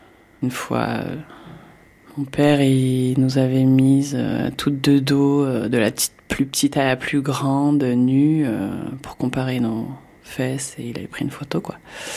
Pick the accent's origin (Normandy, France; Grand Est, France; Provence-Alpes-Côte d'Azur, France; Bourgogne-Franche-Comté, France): Provence-Alpes-Côte d'Azur, France; je vis en Isère. J'ai 45 ans. J'ai grandi dans les Hautes-Alpes, dans un milieu montagnard.